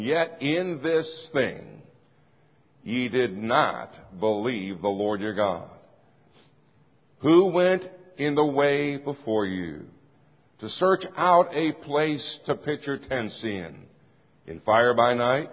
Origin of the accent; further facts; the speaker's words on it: Florida, United States; Yes, I am from Florida. And yes, unfortunately, we've had a lot of hurricanes.